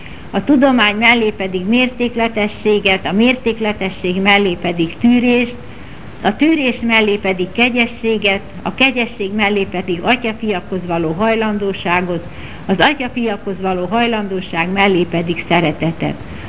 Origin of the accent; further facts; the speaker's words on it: Budapest, Hungary; born there; Hívő szülők gyermeke vagyok, itt születtem Budapesten, a Bakács téren, 1924. május 22-én.